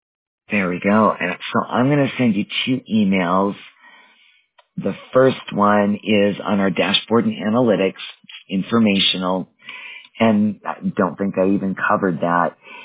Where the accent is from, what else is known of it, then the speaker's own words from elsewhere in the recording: Wisconsin, United States; I grew up in Wisconsin, so I should know.